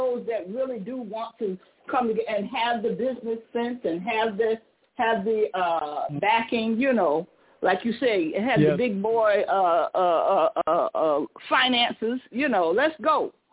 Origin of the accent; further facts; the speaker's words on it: Connecticut, United States; now in Atlanta, United States; And I'm from Connecticut originally, but I've been in the Atlanta metro. I transitioned and moved here to Atlanta area since 1990.